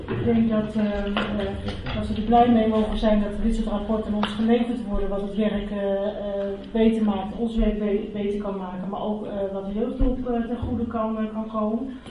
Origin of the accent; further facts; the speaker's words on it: Friesland, Netherlands; Ik ben Fries, dus.